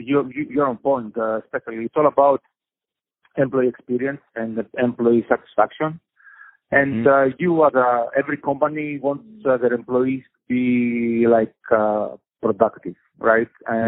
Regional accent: Greece; English is a second language; moved away as an adult; now in United States; So, I'm originally from Greece, as probably you can tell from a little bit of accent. So, I moved to the U.S. 10 years ago.

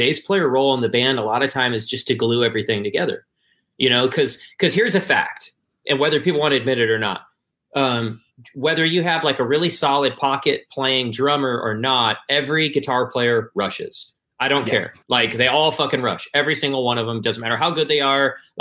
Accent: Michigan, United States; I'm from Michigan, so of course, like, the Detroit Motown scene was a big deal.

